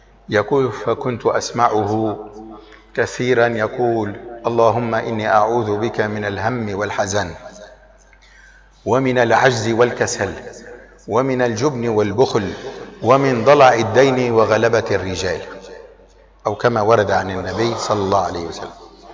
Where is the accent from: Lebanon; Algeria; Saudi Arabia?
Lebanon; نضرب مثلا عندنا في لبنان، إنسان منا بيكون في لبنان